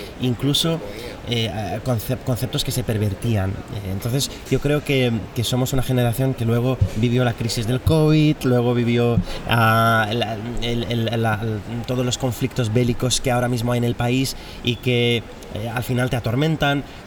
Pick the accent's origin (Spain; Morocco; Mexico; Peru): Spain; Girona, Catalonia; no, yo soy de Girona.